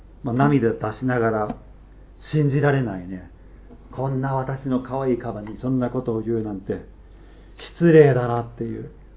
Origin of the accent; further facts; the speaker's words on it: United States; しかも、英語で聞き取ってるので、私たちがアメリカ人なので、よく、Oh my God! って遊びながら言うんです。